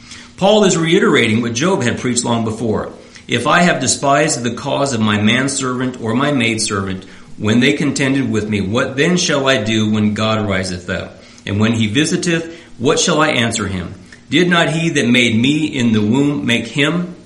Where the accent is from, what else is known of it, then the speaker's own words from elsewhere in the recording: the South, United States; since I'm a Southerner